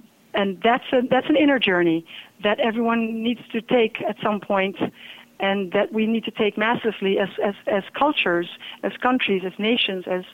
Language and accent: English; Netherlands; He's from Belgium, and we're from the Netherlands, so that's, I think he lived like about 2 hours away from us.